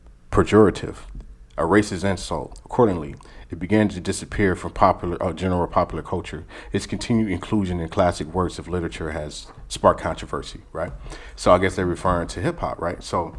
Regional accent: California, United States; I'm from the West Coast, from Cali

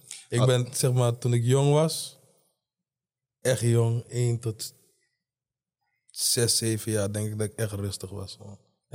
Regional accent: Netherlands; Omdat ik kwam uit Nederland en normaal Nederlanders roken met sigaret. En ik kwam daar als Nederlander, ik rookte puur.

